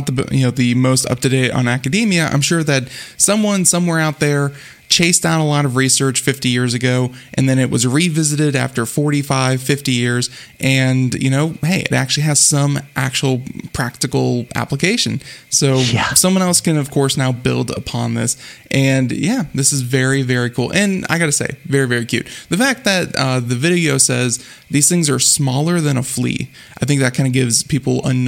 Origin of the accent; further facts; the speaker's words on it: Florida, United States; of course I'm from Florida, so the little spider crabs that everyone is very familiar with.